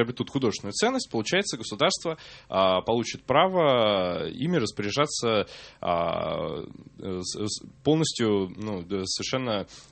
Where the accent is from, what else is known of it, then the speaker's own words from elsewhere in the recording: Kaluga, Kaluga Oblast, Russia; у нас в Калуге, я родом из Калуги